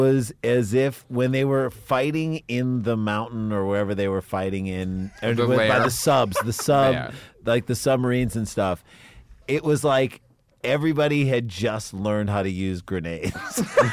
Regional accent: St. Louis, Missouri, United States; No, we grew up in St. Louis where everyone was poor, but we all got our own rooms.

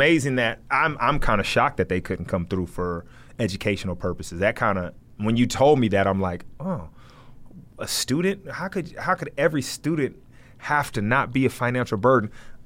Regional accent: United States; What I do is, you know, what's crazy as an American, I will say this.

